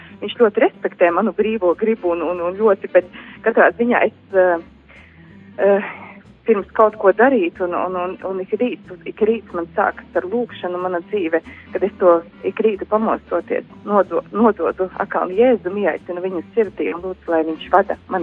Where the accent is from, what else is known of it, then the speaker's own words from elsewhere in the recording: Balvi, Balvi Municipality, Latvia; es pati esmu no Balviem, esmu Balva Romas katoļa draudzes locekle.